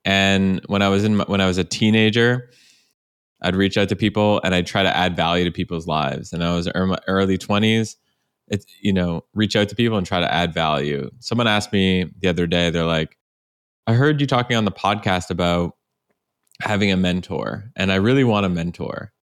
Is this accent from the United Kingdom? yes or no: no; Canada; You know that I'm Canadian.